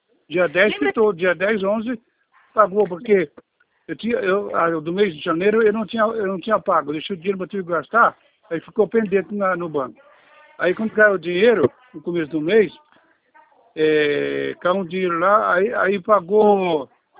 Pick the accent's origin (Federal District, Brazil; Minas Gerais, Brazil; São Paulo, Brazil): São Paulo, Brazil; Bastos; Bastos, sou de Bastos.